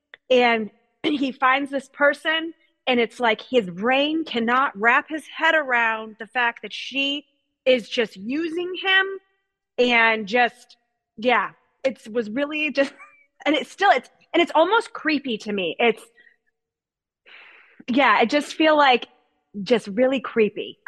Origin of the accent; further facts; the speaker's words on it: Irving, Massachusetts, United States; I am from Irving, Massachusetts.